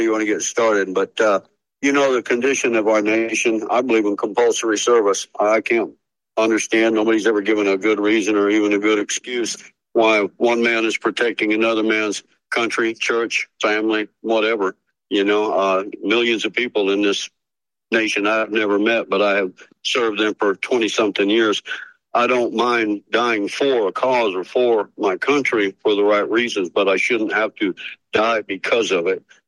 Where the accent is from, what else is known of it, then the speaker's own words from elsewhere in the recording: Texas, United States; also born or lived in California; I'm not from Arkansas, but I grew up in Texas and between there and California.